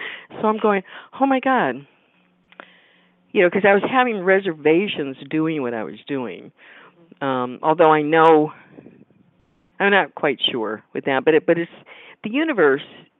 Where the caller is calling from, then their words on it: Evans City, Pennsylvania, United States; I'm from Evans City, Pennsylvania.